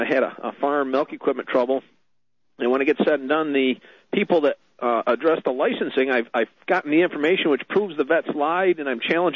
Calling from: New York, United States; from New York, maybe.

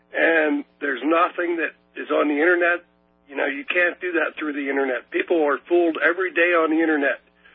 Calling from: Pittsburgh, Pennsylvania, United States; Illuminati territory, right out of Pittsburgh.

